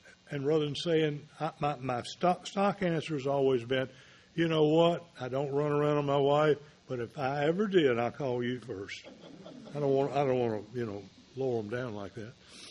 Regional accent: Raleigh, North Carolina, United States; I'm from Raleigh, North Carolina.

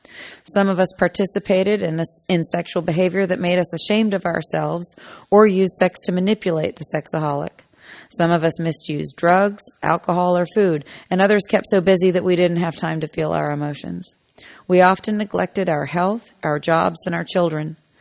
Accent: California, United States; I'm from California.

